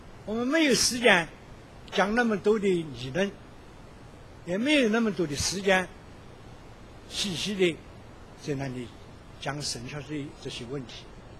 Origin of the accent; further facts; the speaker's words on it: China; 天父怜悯我们，我们中国人向来很重情义